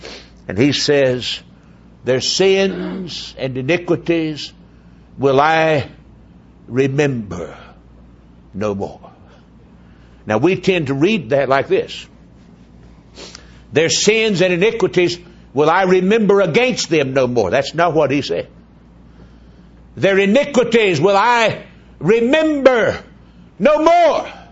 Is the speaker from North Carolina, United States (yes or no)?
yes; North Carolina, United States; born there; I was born in Bladen County, North Carolina, 1950.